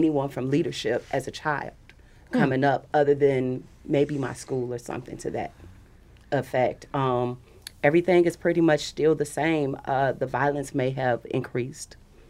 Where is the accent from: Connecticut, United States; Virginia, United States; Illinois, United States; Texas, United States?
Illinois, United States; Woodlawn; Growing up in Woodlawn, a lot of the things that I see today, I saw back in the 70s and in the 80s as a little girl.